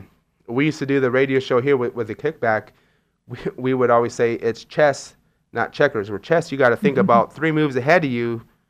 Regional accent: Chico, California, United States; I'm from Chico

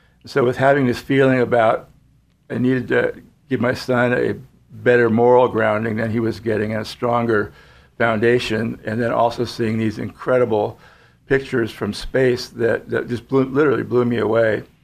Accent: California, United States; I grew up down in the Bay Area in Marin County, north of San Francisco. We moved up here, graduated from Cal.

